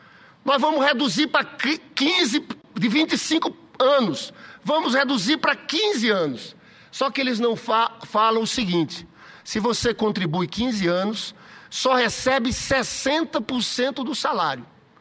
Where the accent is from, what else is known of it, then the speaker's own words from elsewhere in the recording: João Pessoa, Paraíba, Brazil; Eu sou senador pelo Rio de Janeiro, mas eu tenho muito orgulho de ser paraibano, de ser de João Pessoa.